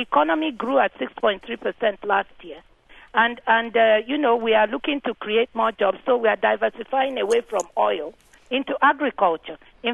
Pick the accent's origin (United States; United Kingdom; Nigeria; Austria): Nigeria; Delta; I'm from Delta State, one of the Delta States, so I can also speak to it.